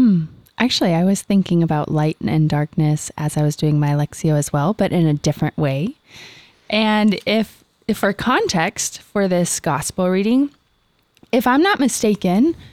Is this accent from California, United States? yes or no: yes; California, United States; I'm from Pagan California.